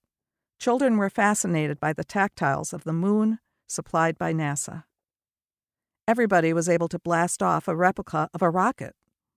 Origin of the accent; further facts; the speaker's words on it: Cambridge, East of England, United Kingdom; moved away as an adult; now in Milwaukee, United States; Having endured 17 Milwaukee winters, I consider myself a true Wisconsinite, but I am originally from Cambridge in the south of England and worked in London's music industry.